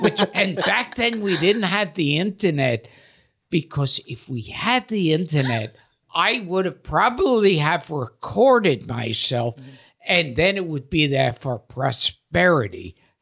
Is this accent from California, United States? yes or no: no; Brooklyn, New York, United States; In Brooklyn.